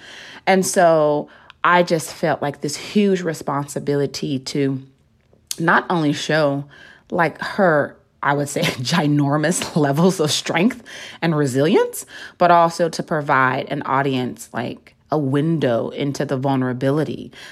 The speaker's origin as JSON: {"language": "English", "region": "the South", "country": "United States", "tie": "born or raised there", "said": "I come from the same soil as her. Like, I knew about growing up in the South."}